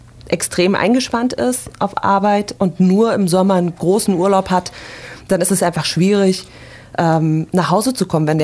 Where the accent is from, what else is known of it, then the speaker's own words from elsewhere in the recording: Berlin, Germany; Ich komme tatsächlich auch aus dem Osten und aus Friedrichshain, da bin ich aufgewachsen.